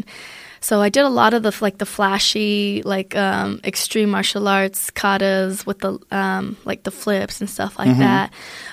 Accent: Aurora, Colorado, United States; also born or lived in Germany; Then we lived in Germany for a little bit when I was younger, and then back to Colorado, and I grew up in Aurora, Colorado.

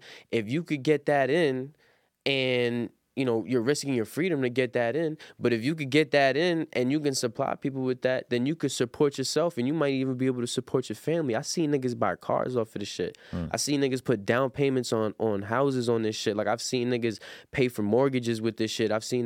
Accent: Brooklyn, New York, United States; God rest the dead, not to disrespect him, but, like, I'm from Brooklyn.

